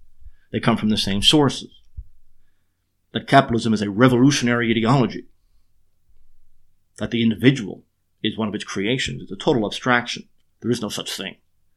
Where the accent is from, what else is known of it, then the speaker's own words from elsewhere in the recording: Ireland; You know, as an Irishman, I would have taken issue with that at the time.